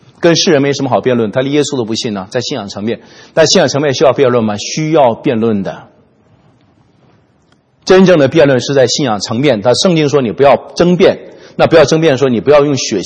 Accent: China; 叫老奸巨猾嘛，我们中国人太明白了啊，叫阴险嘛啊，

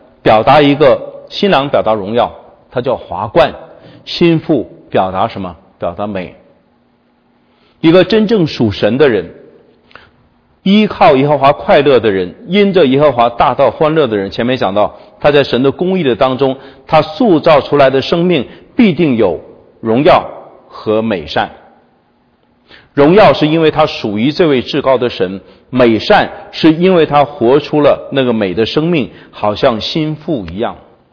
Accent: China; 我自己作为中国人啊，作为外邦信徒

